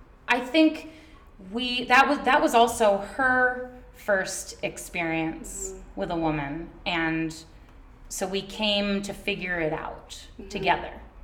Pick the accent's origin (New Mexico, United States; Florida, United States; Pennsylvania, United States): Pennsylvania, United States; Allentown; also born or lived in New York; I grew up in Allentown, lived in New York for 12 years, moved back here, and here we are.